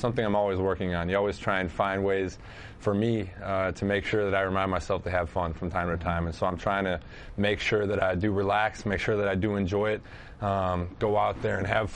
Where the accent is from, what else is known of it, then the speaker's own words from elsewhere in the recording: Wisconsin, United States; Because, I mean, I grew up in Wisconsin. You know, I grew up in a middle-class family